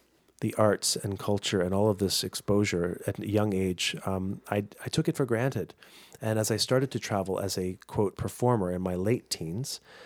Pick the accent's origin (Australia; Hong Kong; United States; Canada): United States; Washington, District of Columbia; We grew up in the Washington, D.C. area where the arts were kind of given to us on a silver platter.